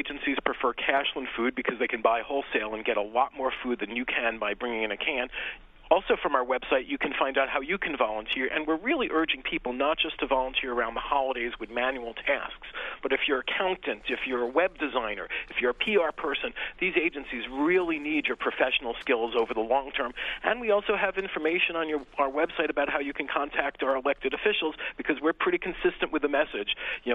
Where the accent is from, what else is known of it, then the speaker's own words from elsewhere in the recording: New York, United States; You know, one analogy I make is I, as a New Yorker